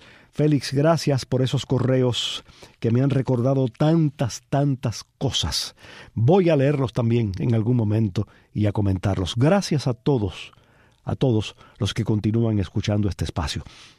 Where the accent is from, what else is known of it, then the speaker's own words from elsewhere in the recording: Cuba; moved away; En todos los cubanos que nos fuimos de Cuba y nos vimos de repente obligados a abrirnos paso en una sociedad que nos era totalmente desconocida, cuyo idioma no dominábamos, sin un centavo a veces en los bolsillos